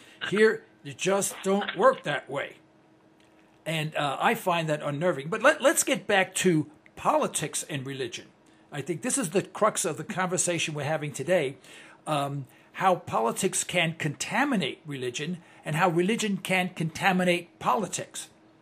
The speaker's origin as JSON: {"language": "English", "region": "Oklahoma", "country": "United States", "said": "I'm from Oklahoma, the Bible Belt, and if someone learns that you are not a diehard Christian, they will not associate with you at all."}